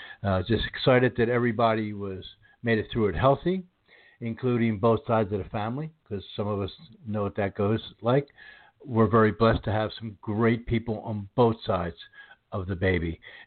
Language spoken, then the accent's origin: English; Northeast, United States; I know for me, I was raised in the Northeast, and that seems to be a big thing. It's a little different here in the South, not in a bad way.